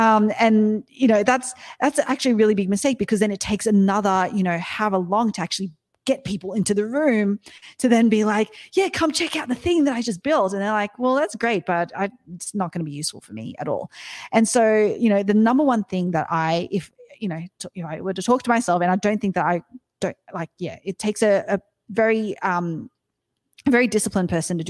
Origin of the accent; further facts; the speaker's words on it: Australia; accent: Australian; if you can connect with me and my Australian accent